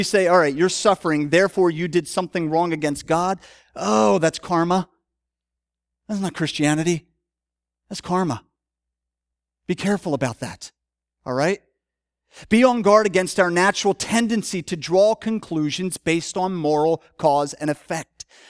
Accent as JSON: {"language": "English", "town": "Philadelphia", "region": "Pennsylvania", "country": "United States", "said": "I'm from Philadelphia. We're both kind of sarcastic and boorish."}